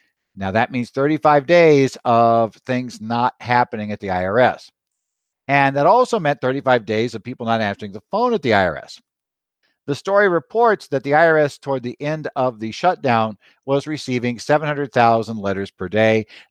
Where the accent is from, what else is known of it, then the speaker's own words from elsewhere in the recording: Phoenix, Arizona, United States; from Phoenix, Arizona